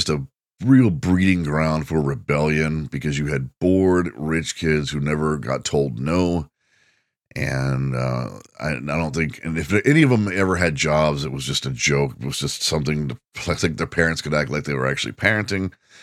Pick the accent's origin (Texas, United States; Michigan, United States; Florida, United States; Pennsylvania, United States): Texas, United States; The Woodlands; Plus, I grew up in the Woodlands.